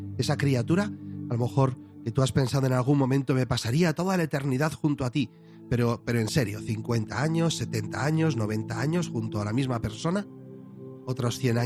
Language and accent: Spanish; San Sebastián de los Reyes, Community of Madrid, Spain; Estos días en mi pueblo, en San Sebastián de los Reyes